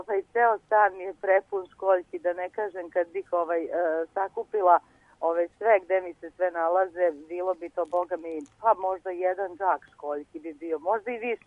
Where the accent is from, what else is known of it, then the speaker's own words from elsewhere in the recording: Lipolica, Šumadija and Western Serbia, Serbia; Ja sam rođena u Mačvi, odrasla sam do škole u Lipolicu kod dede koji je baš bio vinogradar